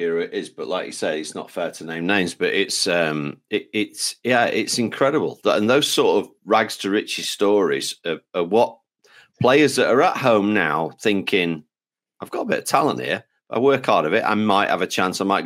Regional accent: Blackpool, North West England, United Kingdom; You know, I'm from Blackpool.

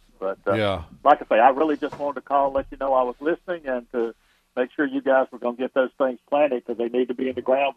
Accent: Greensboro, North Carolina, United States; I'm from Greensboro.

